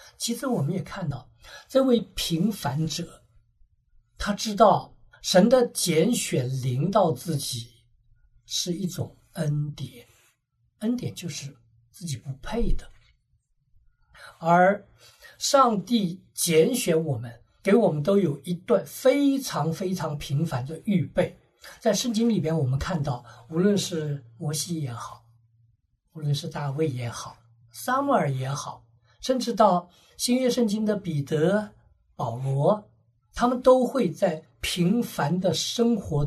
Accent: China; 我们中国人有些常话

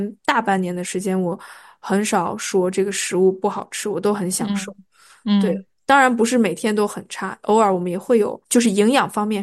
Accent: Shanghai, China; 就是因为我来自上海嘛，那上海这个城市是非常有效率的，然后服务各方面也都特别特别的好。但是来到加勒比海之后

